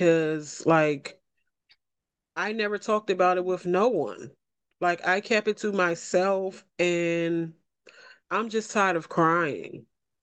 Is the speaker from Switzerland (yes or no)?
no; Washington, District of Columbia, United States; I am from Southeast Washington, D.C., and I'm here to tell you my story.